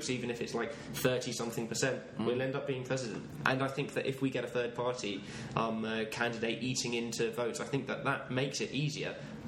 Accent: United Kingdom; Yeah, but we're British and we don't get a vote, unfortunately.

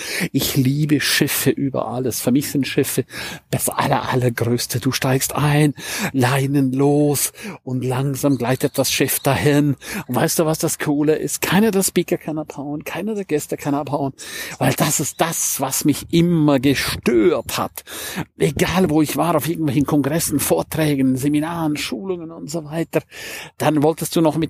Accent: St. Moritz, Graubünden, Switzerland; Wieso St. Moritz? Nochmal an dieser Stelle. Weil es ist meine Heimat

